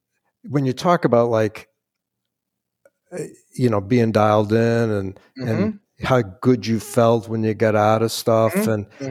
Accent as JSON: {"language": "English", "town": "Chicago", "region": "Illinois", "country": "United States", "said": "So I'm from Chicago, and a man who has since passed away ran a firm that I knew about"}